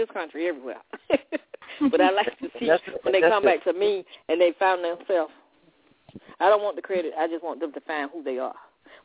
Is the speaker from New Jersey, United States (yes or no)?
no; Alabama, United States; now in Ohio, United States; Oh, I'm from Alabama, but I've been around the world. Right. And I live in Ohio.